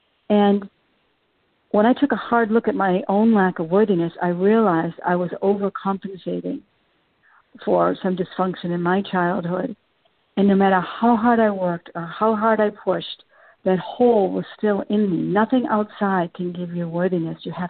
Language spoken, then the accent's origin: English; Boston, Massachusetts, United States; I'm originally from Boston. I live in North Carolina now.